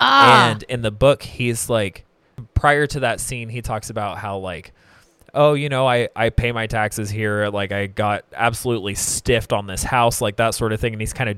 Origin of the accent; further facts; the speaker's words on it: Drain, Oregon, United States; Growing up in Drain, religion's scary.